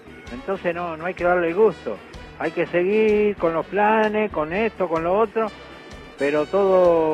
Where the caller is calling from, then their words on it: General Rodríguez, Buenos Aires Province, Argentina; de General Rodríguez.